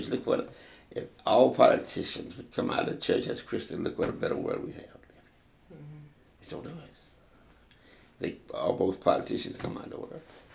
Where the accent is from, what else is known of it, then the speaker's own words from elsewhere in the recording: Roswell, United States; born there; I was born in Roswell, and I live in a house in Roswell